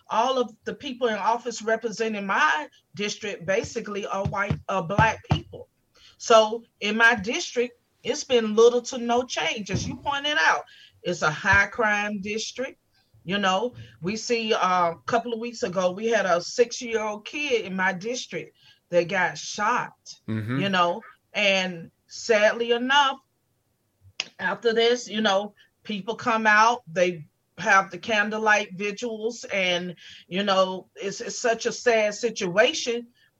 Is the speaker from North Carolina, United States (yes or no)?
yes; North Carolina, United States; now in Miami, United States; One thing that I have always noticed since I've been here in Miami, because originally I am from North Carolina